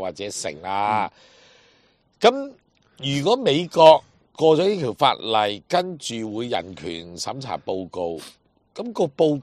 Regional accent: Hong Kong; 即系我发觉而家咧，我哋香港人一定要好多嘢摆个心落去睇啦。

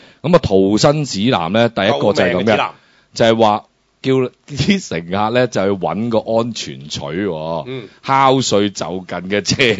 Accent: Hong Kong; 我哋香港人最撚叻、最撚清楚呢樣嘢

